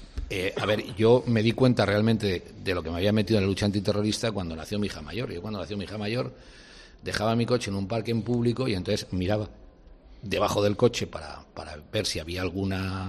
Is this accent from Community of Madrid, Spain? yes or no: no; Barcelona, Catalonia, Spain; Ser barcelonés es mi forma de ser catalán. Y mi forma de ser... como catalán, soy español.